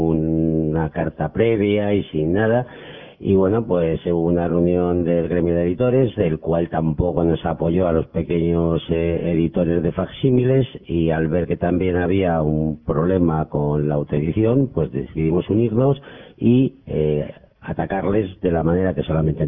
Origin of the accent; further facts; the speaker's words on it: Madrid, Community of Madrid, Spain; los que somos de aquí de Madrid